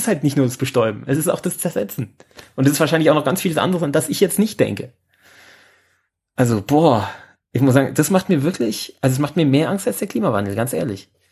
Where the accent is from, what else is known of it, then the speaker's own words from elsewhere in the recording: Bavaria, Germany; aber bei uns in Bayern ist es halt großes Thema.